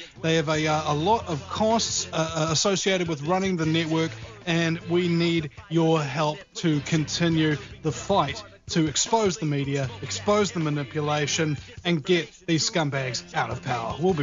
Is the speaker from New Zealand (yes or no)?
yes; New Zealand